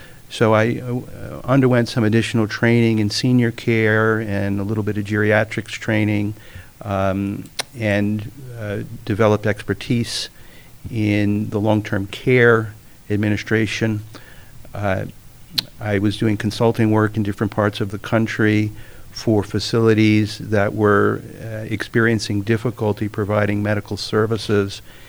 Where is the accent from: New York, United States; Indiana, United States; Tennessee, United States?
New York, United States; accent: Brooklyn; also born or lived in New England; Yes, sometimes my Brooklyn accent comes out. Sometimes my New England accent comes out because I went to school in upstate New York.